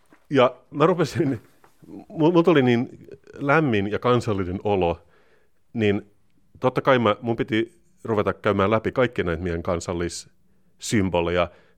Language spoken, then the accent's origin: Finnish; Turku, Southwest Finland, Finland; Itse olen kasvanut Turussa, eli melkein saaristossa.